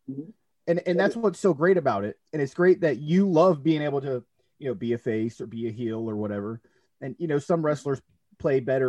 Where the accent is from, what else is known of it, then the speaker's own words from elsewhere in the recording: Tampa, Florida, United States; I'm originally from Tampa. WWF came to Tampa, Florida.